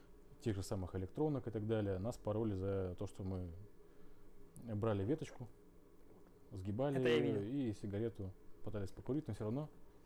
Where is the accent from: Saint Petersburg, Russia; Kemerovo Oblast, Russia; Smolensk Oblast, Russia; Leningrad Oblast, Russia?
Smolensk Oblast, Russia; Smolensk; когда я рос в Смоленске, у нас был район, ну, наверное, там, те, кто там живет, его знают, это Воробьёво-Черняховка.